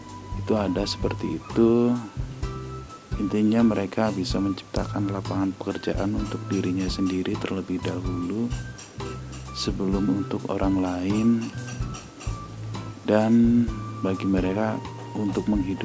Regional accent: Banyumas, Central Java, Indonesia; now in Bekasi, Indonesia; perjalanan saya dari Bekasi ke Banyumas ke kampung halaman

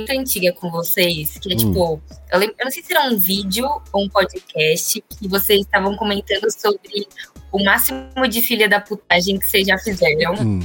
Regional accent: São Paulo, Brazil; eu sou daqui de São Paulo, nascida e criada, e nunca, já viajei para outros lugares, mas nunca morei em outro país, nem nada.

